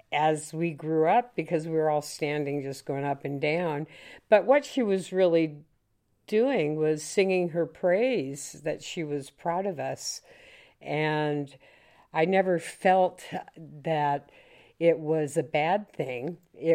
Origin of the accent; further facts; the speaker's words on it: Alaska, United States; also born or lived in Lake Charles, United States / Vermont, United States; I was born in Lake Charles, Louisiana. I then moved to Vermont and lived on the family dairy farm until I was 5 and a half. My family, my mother and father, my three brothers, and I moved to Alaska.